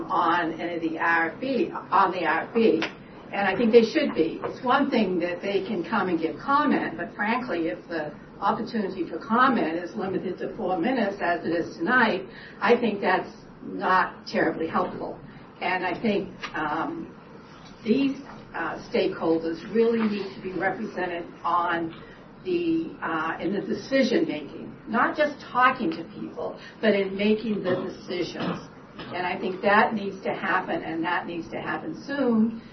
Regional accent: Owls Head, Maine, United States; from Owlshead.

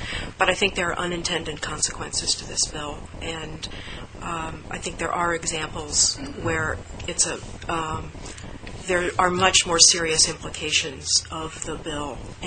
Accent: Blue Hill, Maine, United States; I'm from Blue Hill

